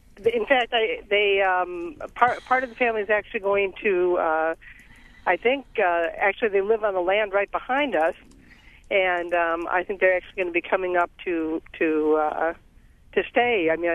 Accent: Wisconsin, United States; I'm from Vernon County, obviously outside of Hillsboro

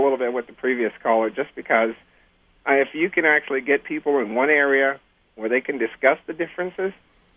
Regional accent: the South, United States; And for being an African-American male myself, primarily growing up in the South, I found better opportunities up in the North

